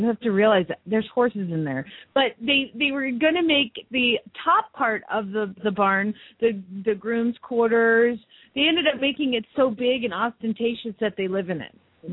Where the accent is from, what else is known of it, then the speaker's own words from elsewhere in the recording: Phoenix, Arizona, United States; from Phoenix, Arizona